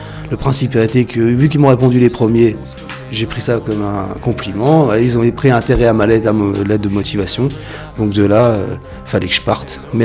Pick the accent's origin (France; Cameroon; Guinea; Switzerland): France; Normandy; moved away as an adult; je suis normand, je suis parti. Et je quitte ma région et là, je suis motivé à vraiment partir. Je compte pas repartir en Normandie pour l'instant.